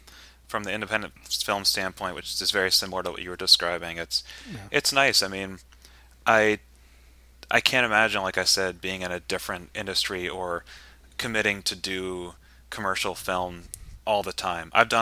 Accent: Boston, Massachusetts, United States; I'm from Boston, so for me it's Drive-In Horror Show.

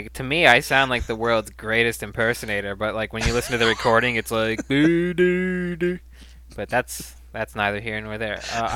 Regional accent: Hershey, Pennsylvania, United States; But I'm from Hershey, Pennsylvania, so I know all about Reese's Peanut Butter Cups

